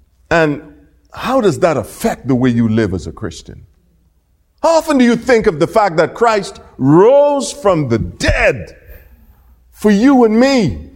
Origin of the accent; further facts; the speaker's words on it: Bahamas; we are from the Bahamas, where Queen Elizabeth still has a role to play in the legal and governing affairs of our country.